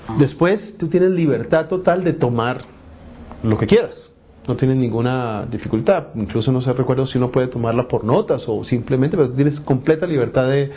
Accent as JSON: {"language": "Spanish", "country": "United States", "second_language": "Spanish", "moved": "as an adult", "lives_now": "Colombia", "said": "Yo como norteamericano solicité para venir a Colombia, como profesor norteamericano"}